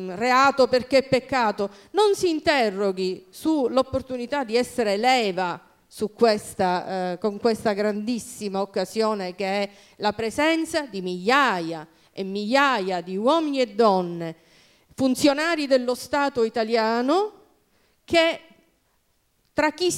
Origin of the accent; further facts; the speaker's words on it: Palermo, Sicily, Italy; mi occupo appassionatamente da palermitana quasi sessantenne di conoscere e contrastare la mafia